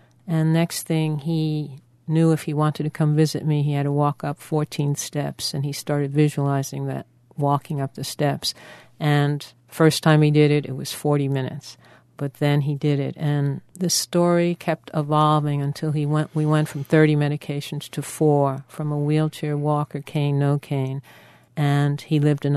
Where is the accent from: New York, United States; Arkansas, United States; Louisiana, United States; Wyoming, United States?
New York, United States; Brooklyn; and I grew up in Brooklyn, New York.